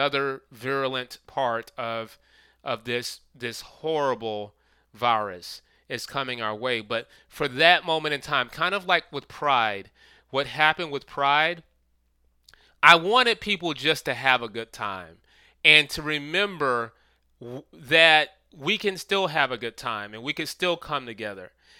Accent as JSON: {"language": "English", "town": "Atlanta", "region": "Georgia", "country": "United States", "tie": "born or raised there", "said": "this is really cutting deep in Atlanta, my hometown"}